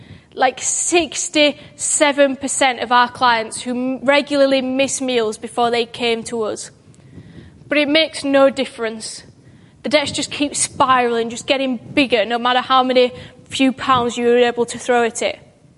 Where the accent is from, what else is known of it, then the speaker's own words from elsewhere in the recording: Dewsbury, Yorkshire and the Humber, United Kingdom; I am from God's own county of Yorkshire, amen. Thank you for humouring me with that. born and raised in a town called Dewsbury, not too far from Bradford, where Christians Against Poverty was proudly founded and is still based.